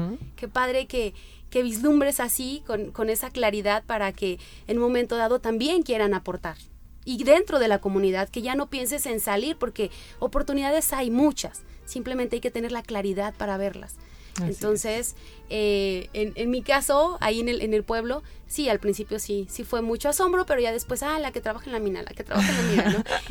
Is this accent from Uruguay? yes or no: no; Mexico; nosotros como mexicanos sí estamos preparados